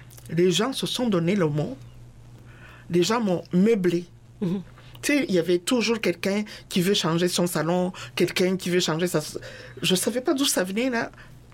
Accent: Rwanda; Mais moi, je venais du Rwanda.

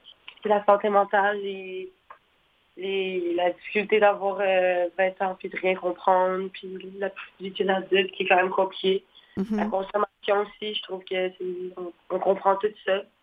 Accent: Chambly, Quebec, Canada; moi je viens de Montréal, Chambly

